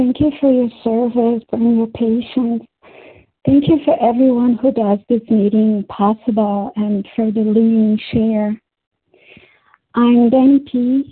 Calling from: Brazil; and I'm calling from Brazil.

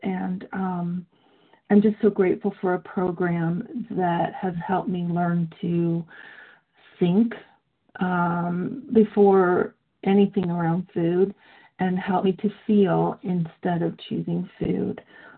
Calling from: Seattle, Washington, United States; I am in the Seattle area in Washington State.

